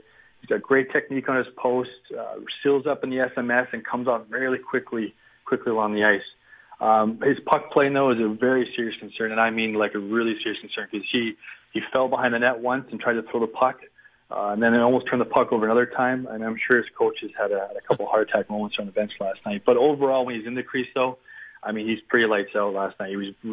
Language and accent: English; Penticton, British Columbia, Canada; I'm from Penticton, not from Calgary.